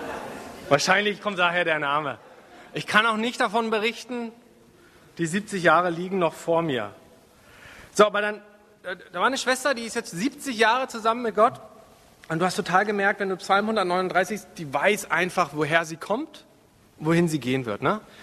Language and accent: German; Mecklenburg-Vorpommern, Germany; obwohl ich meine Heimat ja sehr, sehr liebe und die Natur und die Menschen dort, weiß ich aber auch, was die Sünde mit mir in Mecklenburg gemacht hat.